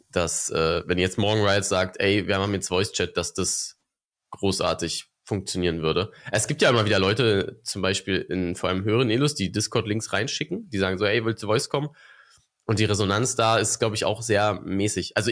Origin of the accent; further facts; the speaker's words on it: Berlin, Germany; Ich bin Berliner, geboren und aufgewachsen. Aber andere Seite. Also ich bin ja jetzt seit 7 Jahren fast Spandauer. Aber ich bin quasi genau auf der anderen Seite aufgewachsen, im östlichsten Osten Berlins. Aber schon immer Berliner.